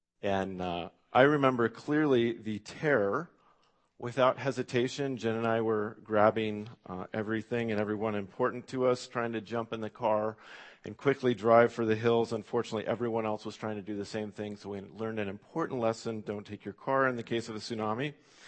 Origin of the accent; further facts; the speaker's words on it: Eugene, Oregon, United States; growing up in Eugene, I used to think it rains a lot here, and then I moved to Seaside.